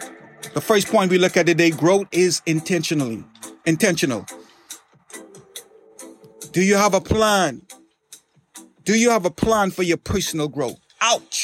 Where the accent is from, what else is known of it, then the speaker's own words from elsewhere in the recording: Bahamas; Growing up in the Bahamas, I lived on the western part of the island called Stapling Gardens. It was close, probably, I don't know, a mile and a half to 2 miles to the beach.